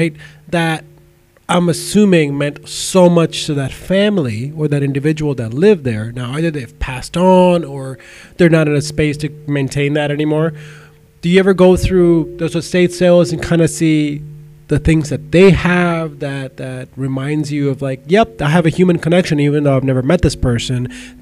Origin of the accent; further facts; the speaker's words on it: India; I grew up in India